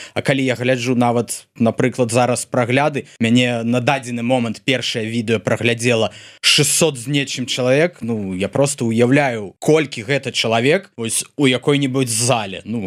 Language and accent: Belarusian; Brest, Brest Region, Belarus; born there; нарадзіўся я ў Брэсце, і першыя некалькі год я жыў, пакуль матуля вучылася на той момант інстытут імя Пушкіна ў Брэсце. Я жыў бабулі, і я лічу сябе палешуком. Таму што вось, маё жыццё пачалося на Палесі.